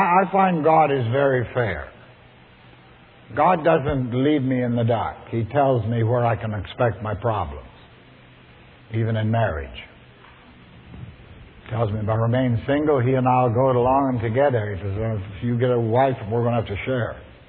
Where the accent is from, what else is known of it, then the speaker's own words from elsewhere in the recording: Northern Canada, Canada; I was raised in the Canadian North